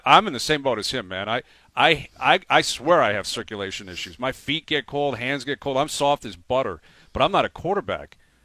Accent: Canada; It's the same thing as a Canadian's mentality. We're cool with that. Oh, you're soft. You like it in Florida? We like it up here.

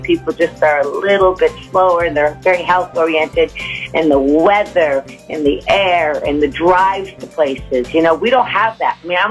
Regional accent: Great Barrington, Massachusetts, United States; I grew up in Great Barrington, and here I was back in Great Barrington

